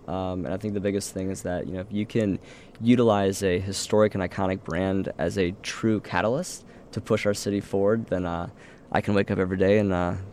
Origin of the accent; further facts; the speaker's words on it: St. Louis, Missouri, United States; Yeah, so my personal story, I do have family here in Chicago, also in Michigan, and I actually grew up in St. Louis.